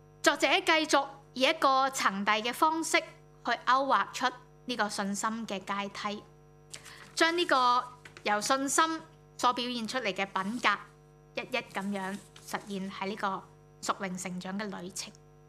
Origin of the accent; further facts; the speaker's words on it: China; 作为中国人，我们是很明白神中追远尽孝心的